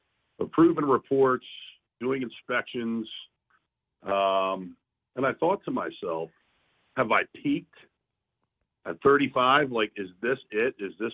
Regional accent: Red Hill, United States; I grew up in Red Hill. Moved to Red Hill when I was about 10 years old. My family moved there, and that's where I grew up, buddy.

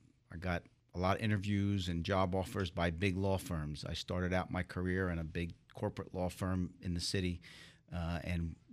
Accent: Philadelphia, Pennsylvania, United States; I'm a kid from Philly. I'm kid from the neighborhood. I was born and raised in Germantown, been in Philadelphia pretty much my whole life other than going away for college.

